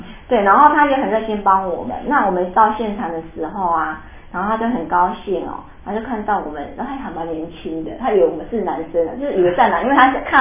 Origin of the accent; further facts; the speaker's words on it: Taiwan; 所以我们台湾人不知道